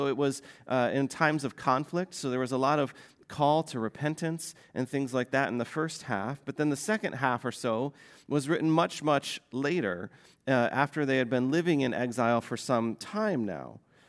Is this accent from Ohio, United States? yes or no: no; Farmersville, Iowa, United States; when I was growing up in Farmersville, Iowa, we, as high school students, often found extra work on the side in the summer baling hay for other neighboring farmers.